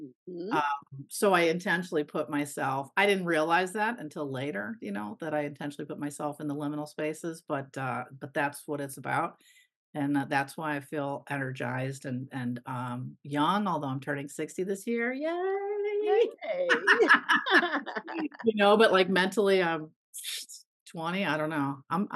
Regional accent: Chicago, Illinois, United States; also born or lived in Japan; Oh, so I grew up in Chicago, well, south of Chicago in the suburbs, actually. And been here a lot of my life, but I've lived in Japan for 4 years, went to school in Wisconsin

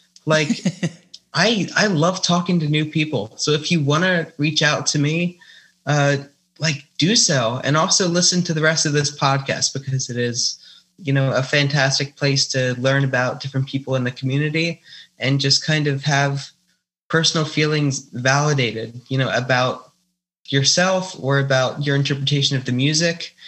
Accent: Philadelphia, Pennsylvania, United States; I'm from like around Philadelphia.

